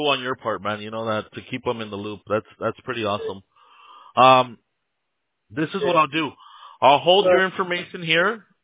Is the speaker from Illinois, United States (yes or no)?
no; Downey, California, United States; I was born and raised in Downey. Not sure if you're familiar with Downey.